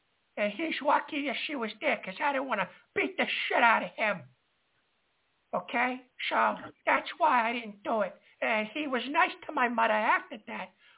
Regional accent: Bronx, New York, United States; from the Bronx.

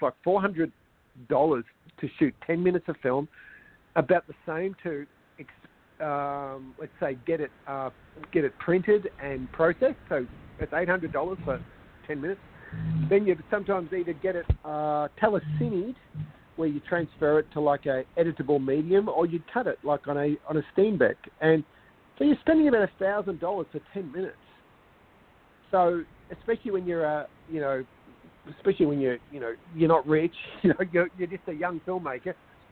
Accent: Australia; I'm this Australian filmmaker.

